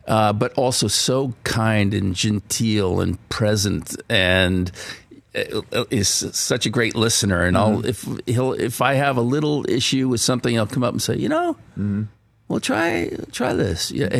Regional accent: Newport Beach, California, United States; I grew up in Newport Beach and played water polo there, and then went into, got a... I guess an athletic scholarship at USC and played there.

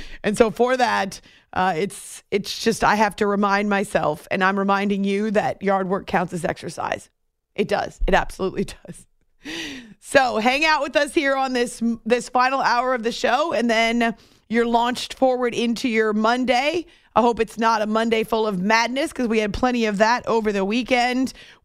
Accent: New Hampshire, United States; I actually have friends in New England, where I grew up in New Hampshire, who had no snow all winter until the last couple of weeks.

